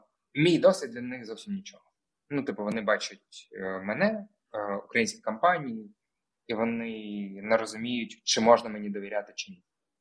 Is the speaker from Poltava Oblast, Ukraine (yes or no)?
no; Mykolaiv, Mykolaiv Oblast, Ukraine; Я з Миколаєва їздив у Київ, щоб купити офіційні диски